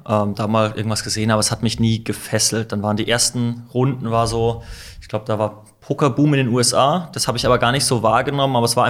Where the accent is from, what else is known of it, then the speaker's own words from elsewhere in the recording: Baden-Württemberg, Germany; Ja, komme mal aus einem schönen Dorf im Schwarzwald, bin ich groß geworden.